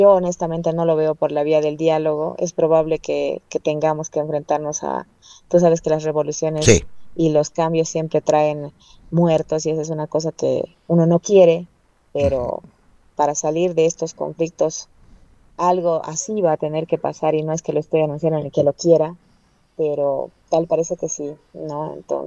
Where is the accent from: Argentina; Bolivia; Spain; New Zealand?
Bolivia; en una lectura muy personal como boliviana te digo